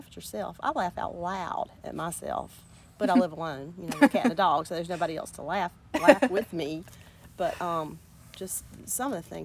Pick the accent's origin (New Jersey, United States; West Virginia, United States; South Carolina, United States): South Carolina, United States; Prosperity; born there; and then I was born in Prosperity. I left that out.